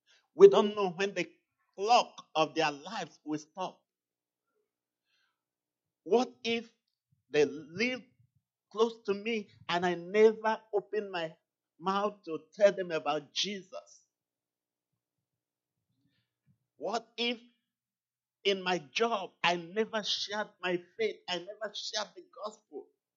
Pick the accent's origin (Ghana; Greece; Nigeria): Nigeria; born there; I have always appreciated the fact that I was born in Nigeria.